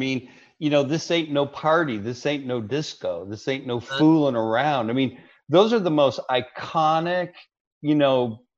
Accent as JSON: {"language": "English", "town": "Detroit", "region": "Michigan", "country": "United States", "tie": "born or raised there", "said": "And I grew up in Detroit."}